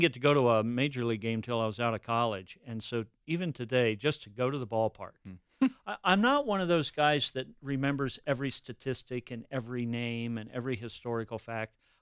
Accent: Williamsport, Pennsylvania, United States; Williamsport, Pennsylvania, my hometown. My folks lived there until they died just a couple of years ago.

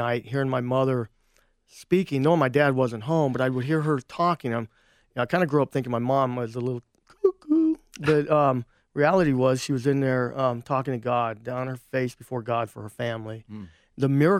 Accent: California, United States; born there; I was born in California. My dad done construction, and we just moved to and fro all the time.

